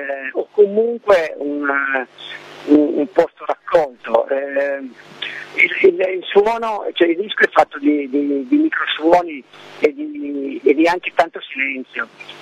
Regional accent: Piedmont, Italy; E partiamo ovviamente sempre dalle nostre parti. C'è un locale nel Saluzzese, in provincia di Cuneo

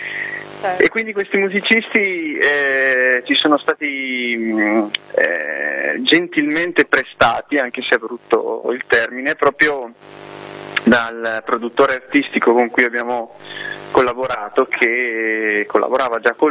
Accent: Bergamo, Lombardy, Italy; noi siamo di Bergamo e lei invece abita nella parte opposta del nostro stivale

